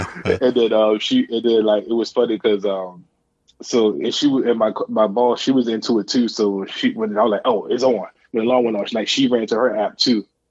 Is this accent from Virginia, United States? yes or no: yes; Virginia, United States; yeah, I had a rule because I'm from North Virginia